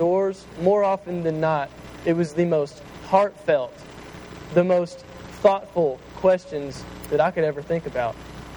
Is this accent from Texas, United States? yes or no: no; Memphis, Tennessee, United States; okay, I'm from Memphis, and I know how this is going to go down.